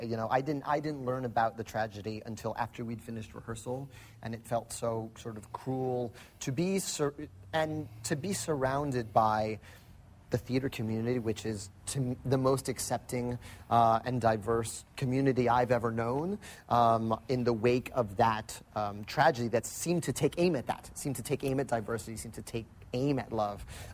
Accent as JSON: {"language": "English", "town": "New York City", "region": "New York", "country": "United States", "said": "But I root for the Yankees because I'm a New Yorker"}